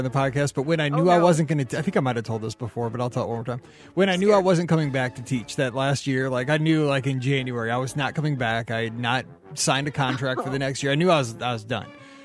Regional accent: Buffalo, New York, United States; also born or lived in Minnesota; now in California, United States; I grew up in Buffalo, New York, and Minnesota, and actually prefer Minnesota lakes to the California sunshine.

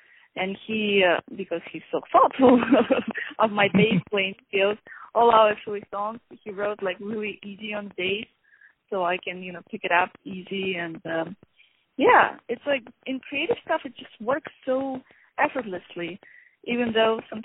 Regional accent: Ukraine; I'm originally from Ukraine, so this is where I started doing some theater.

